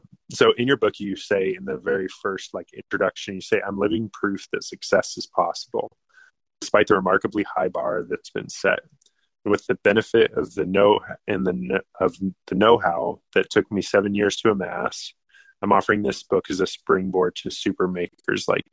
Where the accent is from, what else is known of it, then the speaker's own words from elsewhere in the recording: Colorado, United States; So I'm from Colorado, mm-hmm. lived there.